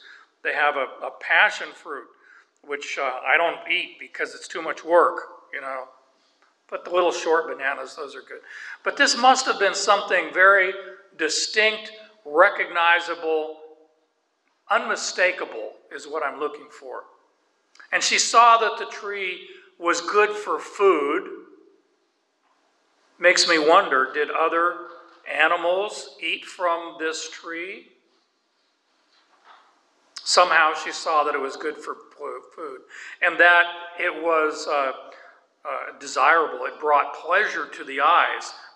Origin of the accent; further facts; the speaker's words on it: Arizona, United States; my experience growing up in Arizona in the desert.